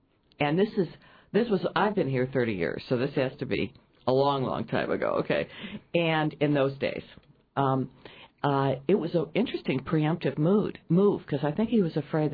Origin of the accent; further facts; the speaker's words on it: Chicago, Illinois, United States; accent: South Side of Chicago; I'm from the South Side of Chicago, so I say NAMI. That's my accent.